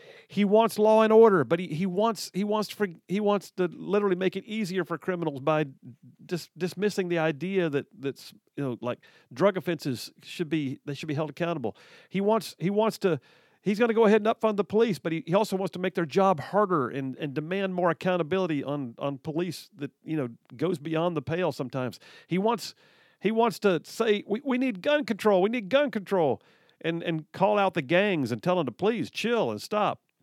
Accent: Birmingham, Alabama, United States; I grew up, did a lot of my growing up in West Birmingham. I used to go eat at the Inslee Grill. My dad graduated from Inslee High School. My granddaddy was a steel worker. I ran barefoot through the streets of Wylam. I love Birmingham.

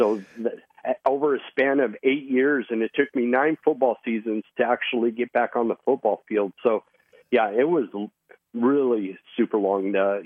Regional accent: United States; but as an American, I just knew everything about it was wrong.

